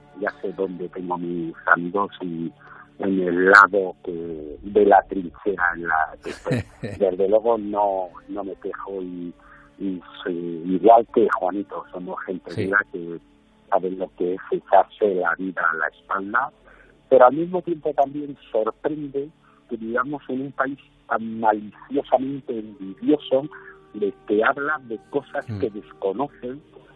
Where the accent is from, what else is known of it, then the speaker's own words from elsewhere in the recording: Spain; tenemos derecho a exigir nuestros derechos como ciudadanos españoles